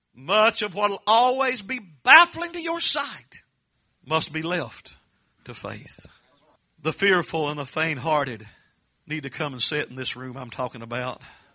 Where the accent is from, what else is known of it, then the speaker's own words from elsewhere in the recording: Kentucky, United States; I told him I was from Jackson County, Kentucky, where the moon still have come over the hill and jugs.